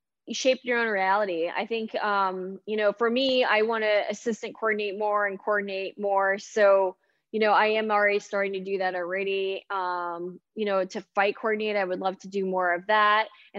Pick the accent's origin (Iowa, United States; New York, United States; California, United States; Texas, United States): California, United States; Los Angeles; nothing shoots in my hometown. Like I live in LA and nothing shoots there anymore.